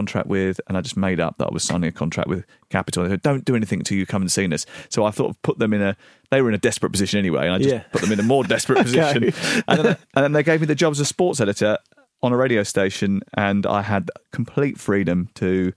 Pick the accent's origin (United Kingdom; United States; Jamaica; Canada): United Kingdom; London; also born or lived in Dartford / Orpington / Bromley; now in Portsmouth, United Kingdom